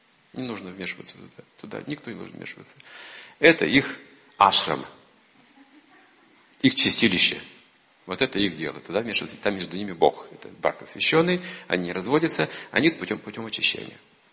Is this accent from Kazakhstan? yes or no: yes; Kazakhstan; now in Russia; Я из Казахстана приехал.